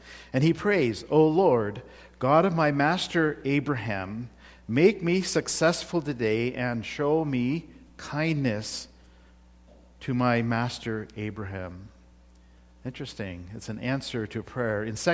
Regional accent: India; moved away; You see, I grew up in India where there are beggars all over the place.

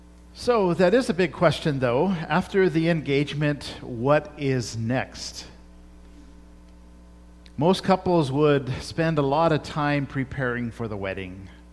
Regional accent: India; I'm brown on the inside and white on the outside. And so, I bring that, and I can't help but bring that, right, to this relationship because I grew up in India.

